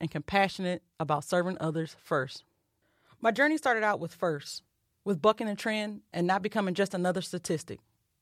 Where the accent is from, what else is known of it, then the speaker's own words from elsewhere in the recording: Detroit, Michigan, United States; to be proud that I was from Detroit, to accept I was a single mother.